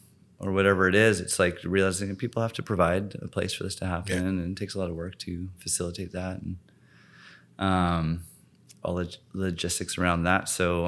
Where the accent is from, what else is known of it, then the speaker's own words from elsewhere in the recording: White Rock, British Columbia, Canada; I'd attribute that to my success coming from growing up in South Surrey, White Rock.